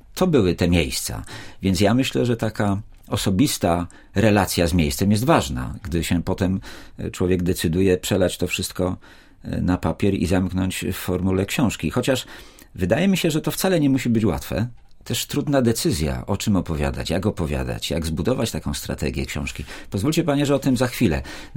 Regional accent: Nowy Sącz, Lesser Poland, Poland; No ja muszę pani powiedzieć, że jestem sądeczaninem

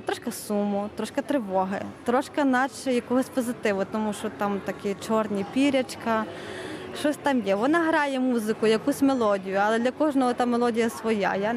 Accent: Ivano-Frankivsk, Ivano-Frankivsk Oblast, Ukraine; З Івано-Франківська.

